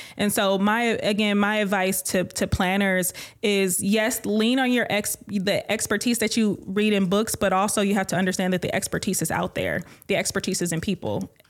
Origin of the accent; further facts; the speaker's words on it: Detroit, Michigan, United States; That's how I grew up in Detroit. We didn't have grocery stores. Guess what? We had a garden. Everybody shared the garden.